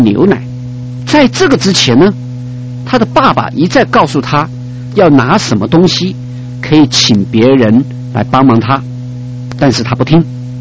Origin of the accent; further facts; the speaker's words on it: China; 所以我们中国人说棒下出孝子，这个是真是有道理没有错